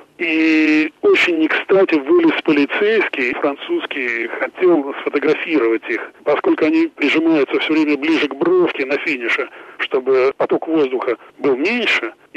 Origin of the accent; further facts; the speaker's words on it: Russia; я вот из России